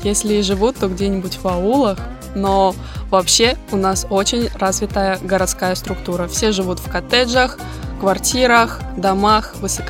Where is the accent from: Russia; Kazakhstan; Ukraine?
Kazakhstan; Я говорю, я из Казахстана.